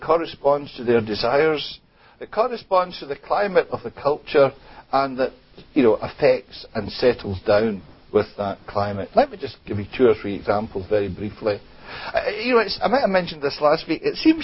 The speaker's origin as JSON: {"language": "English", "town": "Glasgow", "region": "Scotland", "country": "United Kingdom", "said": "it was really quite a kind of Glasgow funeral, and I say that as a Glaswegian."}